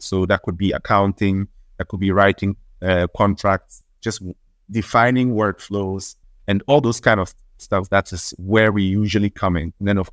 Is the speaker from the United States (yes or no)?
no; Switzerland; English is a second language; now in Ghana; Yeah, I grew up in Switzerland. So from age 7, I went through schooling in Switzerland and then until I came to Ghana